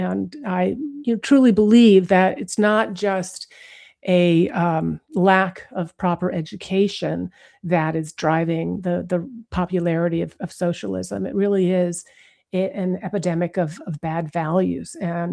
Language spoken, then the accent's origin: English; Newton, Massachusetts, United States; I grew up in Newton, Massachusetts.